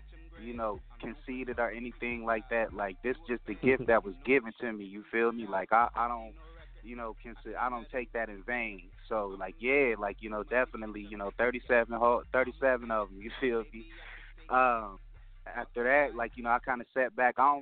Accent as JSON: {"language": "English", "town": "Cincinnati", "region": "Ohio", "country": "United States", "lives_now": "Phoenix, United States", "said": "I'm originally from Cincinnati, Ohio. I'm sure you could probably tell that. And then I was pretty much forced to come"}